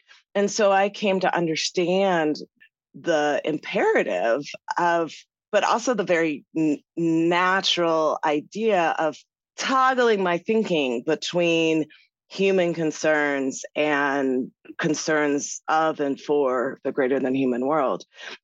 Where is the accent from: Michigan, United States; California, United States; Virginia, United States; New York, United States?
California, United States; Irvine; where the house I grew up in Irvine, California, quite literally, you would walk out the front door